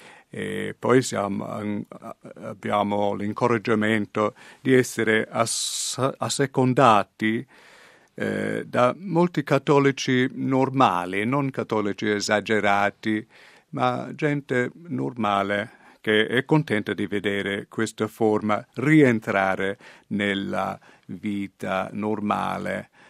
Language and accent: Italian; Australia; sono cresciuto nella Chiesa romana e forse per un coloniale che cresce lontano dall'Europa, il fatto di avere la messa in latino per noi giovani in Australia era molto importante